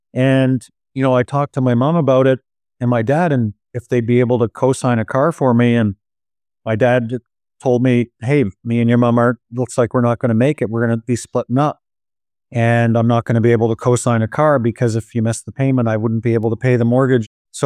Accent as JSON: {"language": "English", "town": "Ottawa", "region": "Ontario", "country": "Canada", "tie": "born or raised there", "said": "I did not grow up in a family where wealth was discussed. I grew up in Ottawa, Canada."}